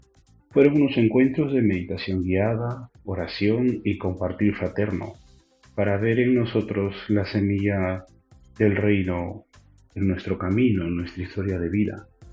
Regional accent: Peru

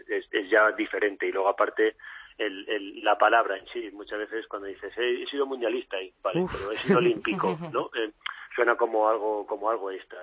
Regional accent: Aranjuez, Community of Madrid, Spain; Yo me crié en Aranjuez, nací allí

